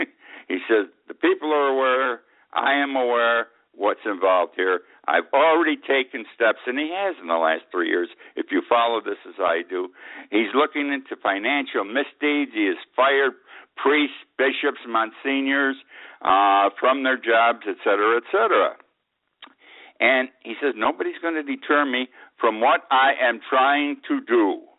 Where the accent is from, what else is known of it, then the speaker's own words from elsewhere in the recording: Utica, New York, United States; Two of my churches in my hometown of Utica, New York, where I spent 70 years of my life, 71 to be exact, are closed down today.